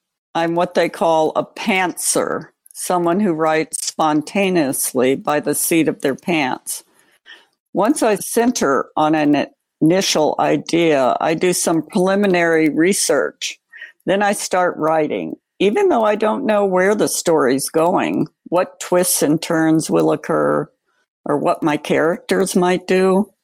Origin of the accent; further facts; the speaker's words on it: Washington, D.C. area, United States; Well, I grew up in the Washington, D.C. suburbs, and most people work for the government in my neighborhood.